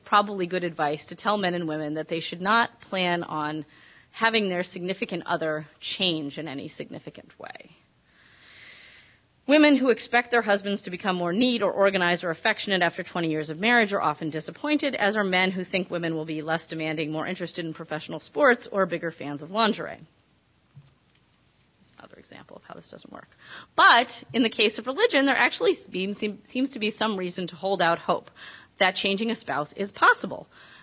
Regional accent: Massachusetts, United States; I grew up in Massachusetts, but my childhood rabbi is now in Seattle.

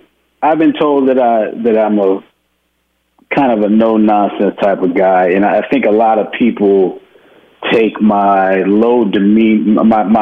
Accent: Houston, Texas, United States; I'm a boy from Houston, Texas.

